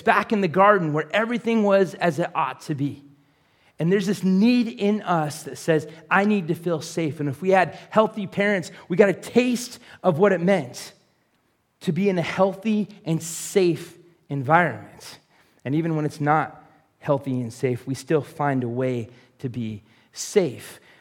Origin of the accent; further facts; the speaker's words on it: Atascadero, California, United States; the little town that I grew up in Atascadero, which is just north on the 101, lots of like big hills to climb.